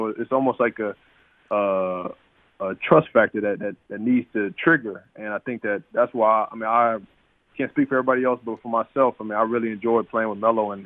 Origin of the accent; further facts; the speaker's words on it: Baton Rouge, Louisiana, United States; So growing up in Baton Rouge, I mean, everybody know.